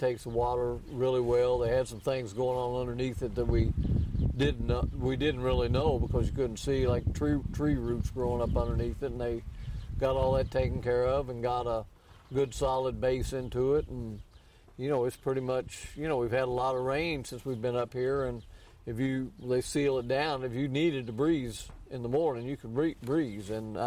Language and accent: English; Lexington, Kentucky, United States; Well, my family wasn't involved in it at all, but we were from, you know, I grew up in Lexington, Kentucky.